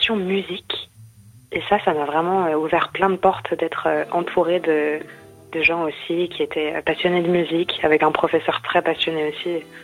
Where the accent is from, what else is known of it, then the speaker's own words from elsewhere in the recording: Reims, Grand Est, France; mais on vient tous les trois de Reims, enfin, ou dans les alentours de Reims.